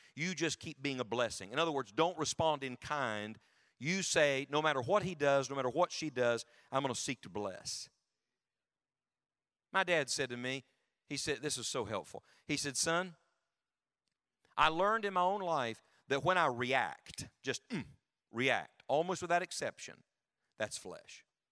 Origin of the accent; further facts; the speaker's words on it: West Virginia, United States; She's from Michigan. I'm from West Virginia.